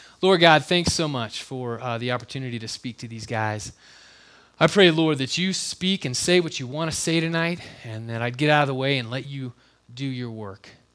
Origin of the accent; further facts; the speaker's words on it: California, United States; And I grew up in California, and Braun finally gave in and went to California with me.